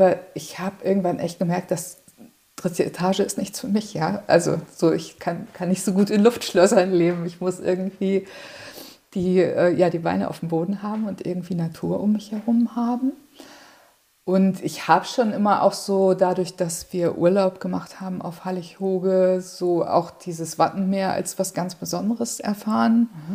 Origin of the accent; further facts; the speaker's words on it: Hanover, Lower Saxony, Germany; Nee, ich bin ursprünglich in Hannover aufgewachsen, in Niedersachsen